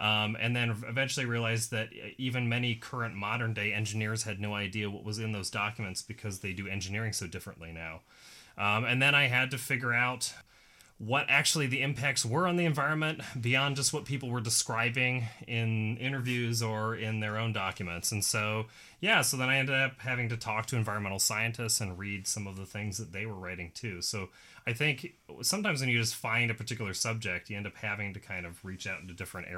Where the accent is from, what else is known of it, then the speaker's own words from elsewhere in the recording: Montana, United States; because I grew up in Montana and I drove by a lot of mines or went into them.